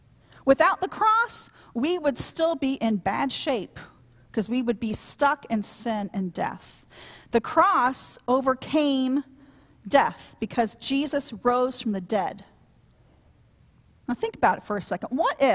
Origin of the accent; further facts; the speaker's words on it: Midwest, United States; I'm from the Midwest. We live there a lot. And we even had tornadoes at our house.